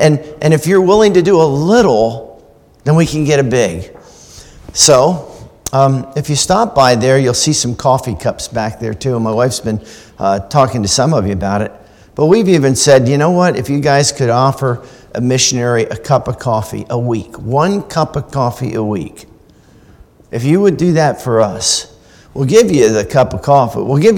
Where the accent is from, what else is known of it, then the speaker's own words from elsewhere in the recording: Maryland, United States; I came from Maryland. I was in the megapolis. I was like right in the midst of the Baltimore, Washington, D.C., Annapolis sprawl.